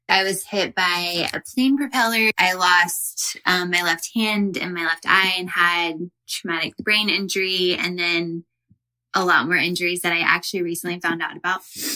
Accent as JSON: {"language": "English", "town": "Dallas", "region": "Texas", "country": "United States", "said": "The interesting thing was I'm from Dallas, Texas."}